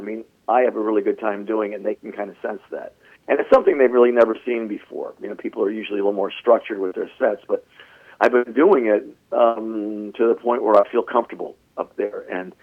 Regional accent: Wilkes-Barre, Pennsylvania, United States; I'm from Wilkes-Barre, Pennsylvania, and I just love theaters like that.

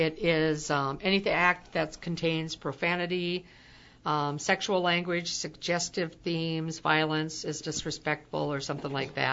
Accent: Pickerel, United States; Yep, Pickerel. That's me. I'm from Pickerel.

